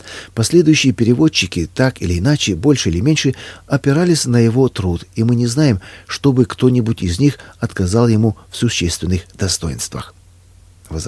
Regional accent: Ukraine; я представитель иностранного государства, я украинец.

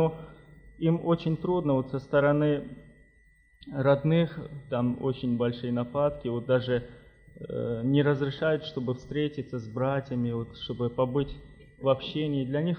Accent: Sumgait, Azerbaijan; среди азербайджанцев, мусульман. Я сам из Сумгаита, из города Сумгаита

